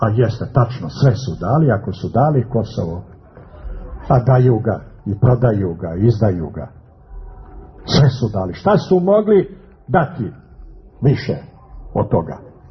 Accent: Montenegro; Ja kažem, a us Jugoslavije. A gde, iz kog kraja iz Jugoslavije? Ja kažem, a us Montenegro.

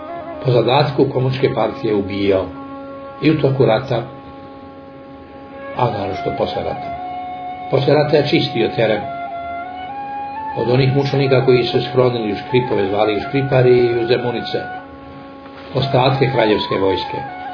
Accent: Donja Morača, Kolašin Municipality, Montenegro; Tako da moj dug toj priči o djetinjstvu u Donjoj Morači na Sinokosu otiće i u moj grob.

